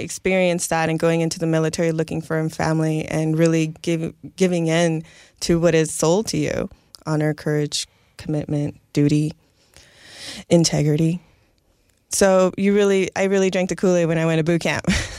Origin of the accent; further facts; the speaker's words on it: New York, United States; born there; I was born in New York, so 9/11 really solidified my decision to join early on as a kid.